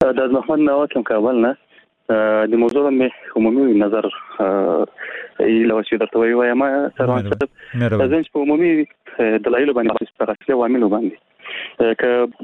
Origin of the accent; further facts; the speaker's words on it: Paktika, Afghanistan; زه د پکتیکا یم